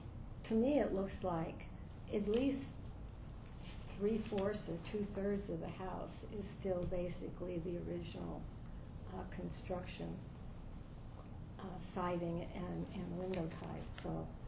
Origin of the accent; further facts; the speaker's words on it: Los Angeles, California, United States; And it also reminds me of the house that I grew up in Los Angeles, which was considered a craftsman type house.